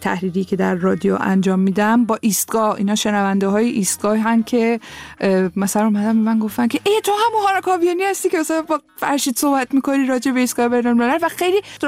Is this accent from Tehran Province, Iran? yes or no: yes; Tehran, Tehran Province, Iran; born there; من تهران به دنیا آمدم. پدر مادرم هم تهران به دنیا آمدن، ولی بخش بزرگی از خانواده 75% آذری هستن.